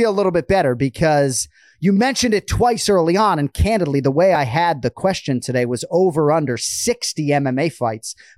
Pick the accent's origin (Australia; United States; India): United States; Wisconsin; Born and raised in Wisconsin. Outstanding sports fans up there